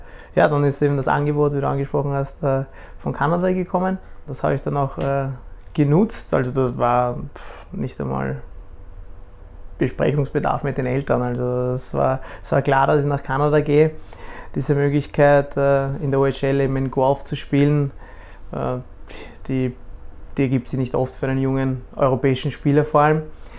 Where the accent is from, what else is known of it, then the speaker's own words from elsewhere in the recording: Vienna, Austria; Ja, also ich bin aufgewachsen in Wien, habe mein ganzes Leben in Wien gespielt.